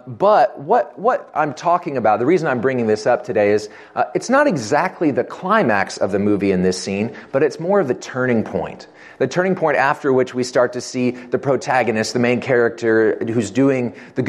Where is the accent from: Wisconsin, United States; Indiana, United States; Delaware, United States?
Indiana, United States; Growing up in Indiana, there's not a lot to do, and so I became a big movie fanatic.